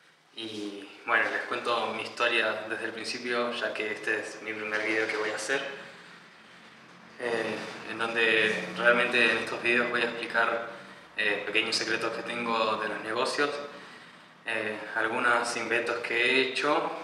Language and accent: Spanish; San Carlos de Bariloche, Río Negro, Argentina; born or raised there; also born or lived in Puerto Montt, Chile